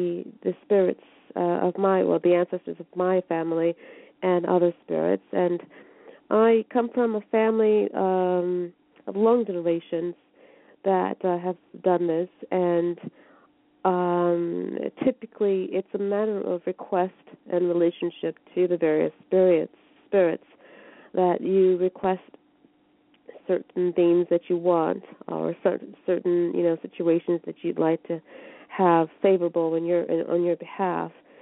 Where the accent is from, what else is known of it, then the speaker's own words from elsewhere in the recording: San Francisco, California, United States; also born or lived in Chicago; I'm actually American. I'm from over there, raised in San Francisco, lived in Chicago for a while at least.